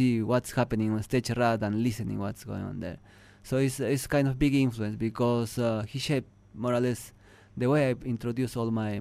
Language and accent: English; Peru; English is a second language; Yes, I have seen mime once in my hometown. There was a theater festival. I'm from a remote village in Peru, in the highlands, and that was a kind of major event.